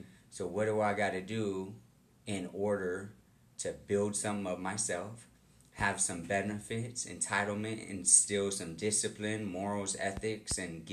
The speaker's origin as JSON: {"language": "English", "town": "San Diego", "region": "California", "country": "United States", "said": "I am from San Diego."}